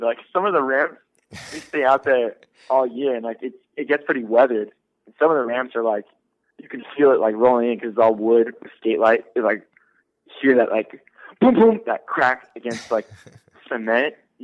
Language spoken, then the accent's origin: English; Fair Oaks, California, United States; I'm from Sacramento, California, or Fair Oaks, to be exact.